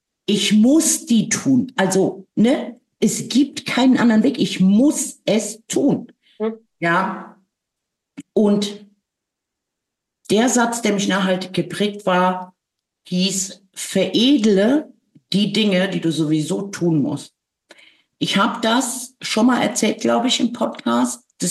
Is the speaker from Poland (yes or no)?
yes; Poland; Also, ja, das ist eindeutig, ich komme aus Polen, ich kann Wetter machen.